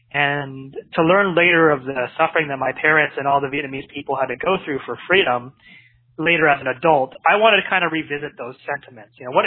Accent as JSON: {"language": "English", "country": "Hong Kong", "tie": "born there", "said": "What I learned was I was born in one of the hospitals in Hong Kong"}